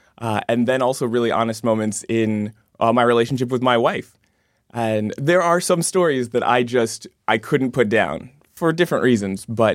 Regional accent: Canton, United States; also born or lived in Washington, D.C.; both here in the greater Lafayette area, back in my hometown of Canton. I lived in D.C.

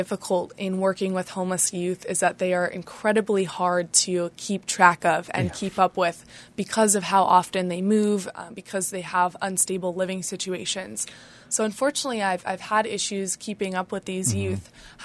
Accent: Springfield, United States; now in Dallas, United States; Yes, I grew up in Springfield.

